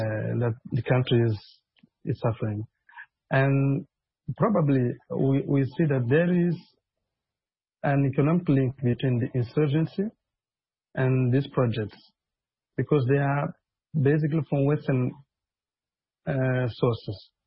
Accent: Mozambique; I'm a journalist from Mozambique.

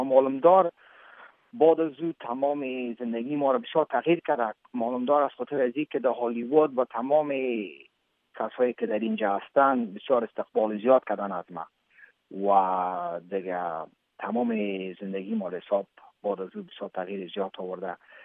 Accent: Afghanistan; چون خونم افغان است و خودم افغان استم، پدر و مادرم افغان استن

